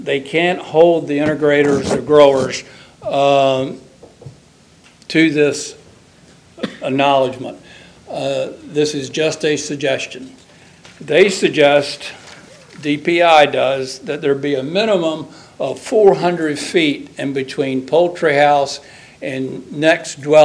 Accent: Delaware, United States; And I grew up in Sussex County. I grew up in the country, and I'm proud to say that I'm a country boy.

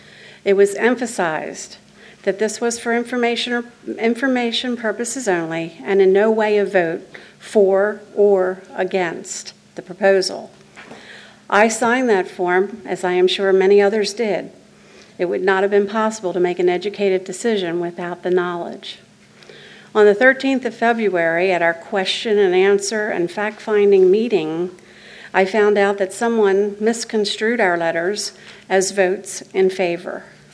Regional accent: Delaware, United States; I was born and raised in Delaware. Newcastle County was my home for most of my life.

